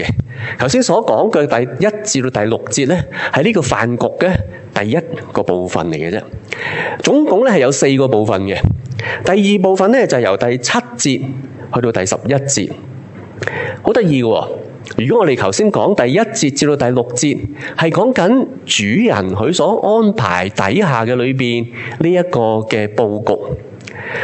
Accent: China; 其实呢作为中国人呢，民以咩食为天，系咪？

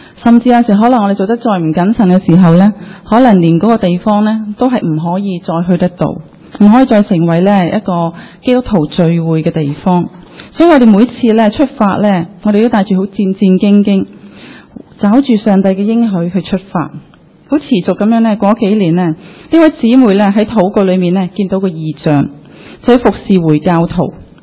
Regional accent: China; 在我们中国人一句话呢，

